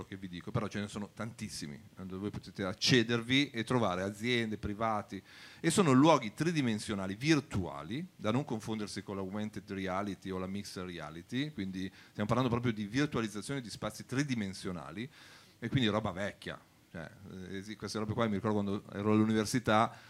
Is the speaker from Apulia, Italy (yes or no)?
no; Piedmont, Italy; now in Milan, Italy; Sono piemontese, giusto che siamo in Piemonte, ma vivo a Milano da 20 anni